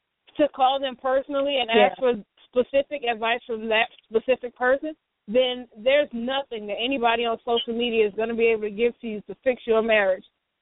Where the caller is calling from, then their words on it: LaPlace, Louisiana, United States; I'm calling from LaPlace.